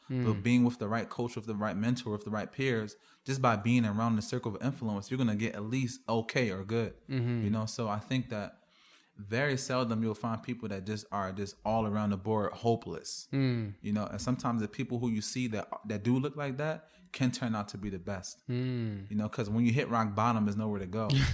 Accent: United States; So, you know, growing up in America, like, the kids are brutal, man.

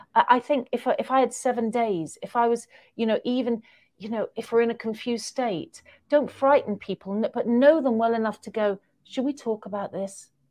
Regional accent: Manchester, North West England, United Kingdom; when he found out I was from Manchester, he's like, "Oh, that's amazing. And I'm really, really sorry."

